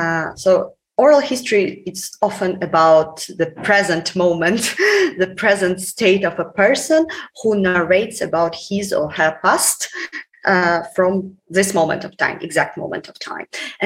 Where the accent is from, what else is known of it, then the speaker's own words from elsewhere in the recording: Ukraine; English is a second language; We were with a group of other Ukrainians who were actually s